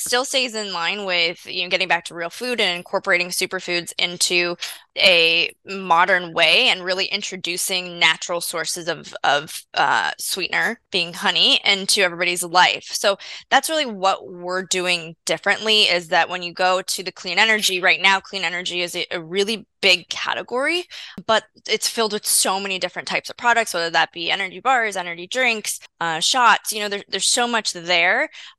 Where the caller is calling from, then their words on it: Miami, Florida, United States; And I am calling in from Miami, Florida.